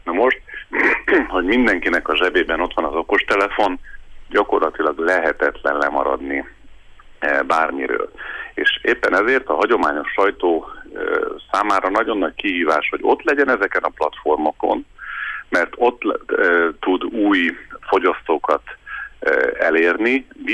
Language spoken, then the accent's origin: Hungarian; Târgu Mureș, Mureș County, Romania; annak idején gyerekkoromban a Vásárhelyen a Kornisán ott nőttem fel